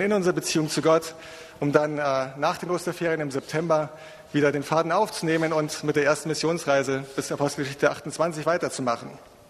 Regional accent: Munich, Bavaria, Germany; born there; als Münchner, als geborener Münchner in Bayern.

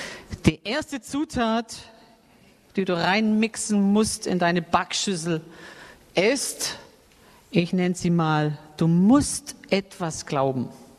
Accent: Baden-Württemberg, Germany; Ich habe mich ja an meine Heimat erinnert. Ich bin ja Schwabe, da sagt man einfach nur Guts Neues.

